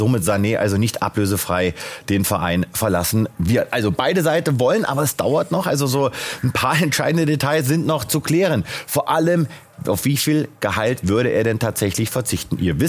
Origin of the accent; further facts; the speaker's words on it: Hesse, Germany; wir kommen beide aus Nordhessen